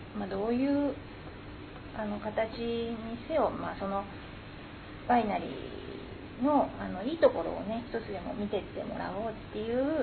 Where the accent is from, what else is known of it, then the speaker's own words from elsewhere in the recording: Enzan, Yamanashi, Japan; 地元が生まれ育ちが塩山なんですけれども、結婚してからも塩山に住んでおりまして